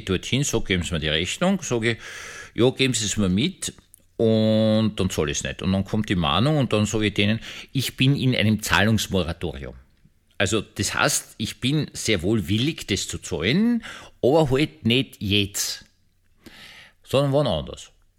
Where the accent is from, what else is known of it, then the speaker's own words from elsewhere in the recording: Austria; freut mich als Österreicher unglaublich.